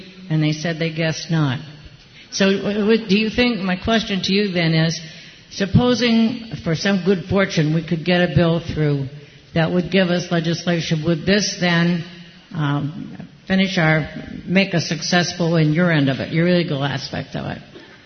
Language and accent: English; California, United States; I am from California and in Pete Stark's district.